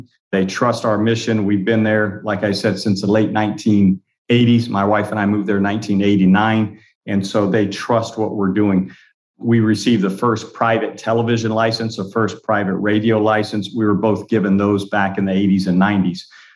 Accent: Liberia; I grew up in the Sapo rainforest. So that's where I grew up.

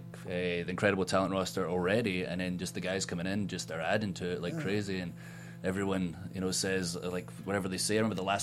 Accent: Scotland, United Kingdom; Like, I'm from, we're both from Ayrshire. Like, same place as William Wallace and Robert the Bruce.

